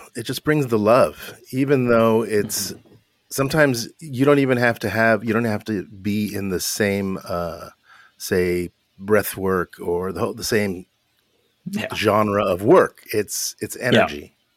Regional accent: Hollywood, California, United States; But yeah, I grew up in Hollywood, and I had a great childhood.

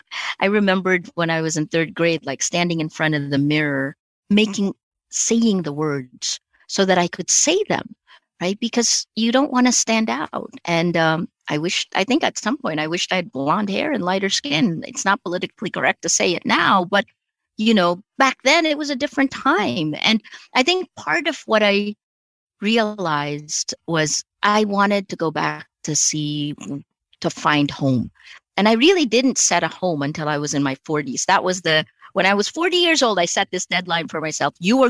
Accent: United States; moved away; Also, for me, I felt sarcasm was kind of mean growing up in America. And so when I got here

